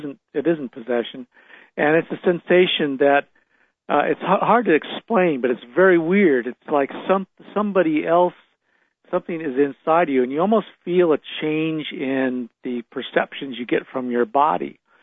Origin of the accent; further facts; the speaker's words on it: California, United States; Well, I grew up in the Bay Area, and of course, since my teenage years, I just collected ghost stories and became more and more fascinated with it.